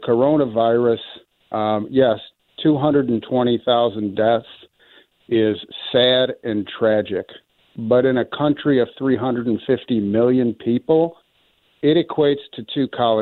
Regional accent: Michigan, United States; now in St. Louis, United States; I'm from Michigan. I'm in St. Louis currently.

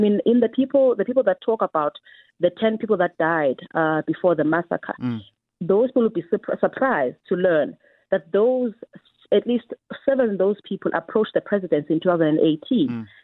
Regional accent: South Africa; guns that were issued by us and authorized by us as South African citizens.

